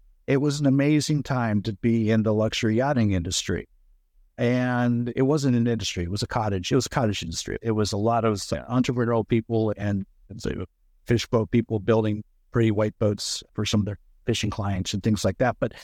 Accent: Florida, United States; also born or lived in West Virginia, United States; I was actually born in West Virginia, but I grew up in South Florida.

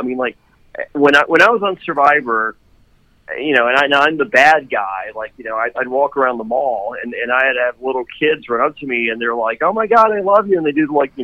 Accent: Danville, Virginia, United States; As a kid, I grew up in Danville, Virginia, and that's about 40 minutes north of Greensboro, North Carolina.

